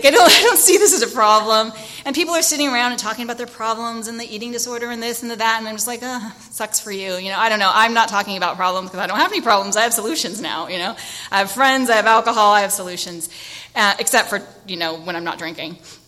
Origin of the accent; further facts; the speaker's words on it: San Diego, California, United States; And I grew up here in San Diego.